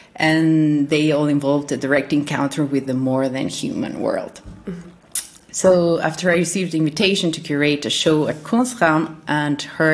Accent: Mexico City, Mexico; English is a second language; I'm from Mexico City, a wonderful place that challenges you every single day. it is this monster of a city with different terrains, from muddy to volcanic because of different geological and colonization aspects.

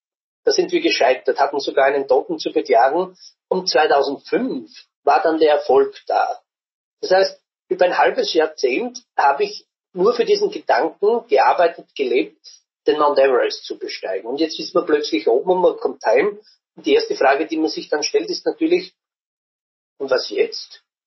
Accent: Burgenland, Austria; Ich war der erste Burgenländer 1997, der auf einen 8000er gestiegen ist

